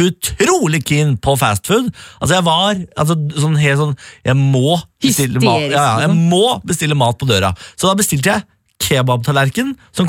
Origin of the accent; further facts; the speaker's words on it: Drammen, Buskerud, Norway; Så skal jeg som drammenser eller bare innbygger i Drammen by nå bevege meg til